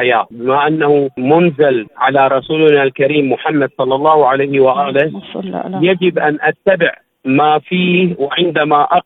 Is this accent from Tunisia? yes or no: no; Bahrain; من مملكة البحرين، من مواليد 69